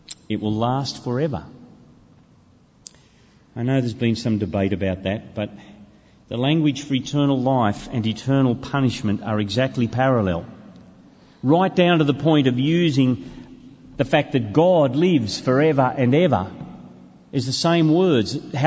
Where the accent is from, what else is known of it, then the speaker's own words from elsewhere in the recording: Australia; I'm from Australia, as you know